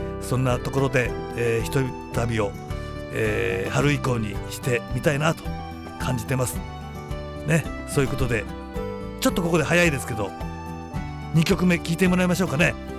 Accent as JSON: {"language": "Japanese", "region": "Yamaguchi", "country": "Japan", "tie": "born or raised there", "said": "まあ、2日あるいは3日にはいつも、地元山口にね、帰省してますから"}